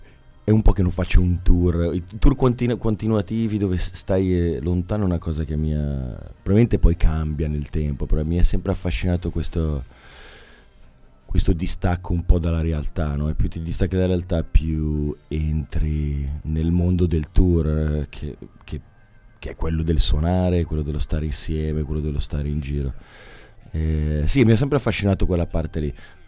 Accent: Milan, Lombardy, Italy; also born or lived in Pavia; Io sono di Milano, sì. Milano. Sono nato a Pavia un po' per sbaglio, sono cresciuto a Milano.

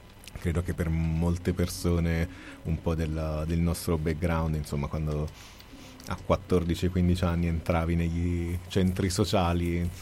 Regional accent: Calabria, Italy; le sonorità tradizionali di Calabria, che è la mia terra

